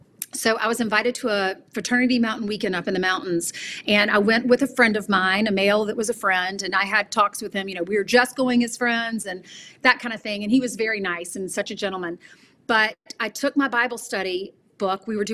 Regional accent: the South, United States; We were always at church every Sunday. And growing up in the South, that was the rule.

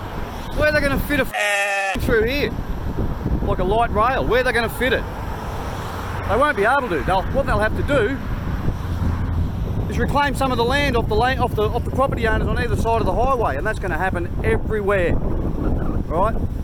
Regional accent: Burleigh Heads, Queensland, Australia; I'm a concerned Gold Coast resident. I'm from Burleigh Heads. I'm down here at Palm Beach.

